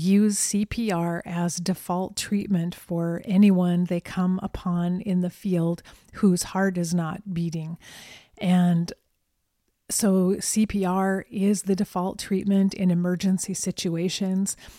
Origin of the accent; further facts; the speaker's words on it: Colorado, United States; in my home state of Colorado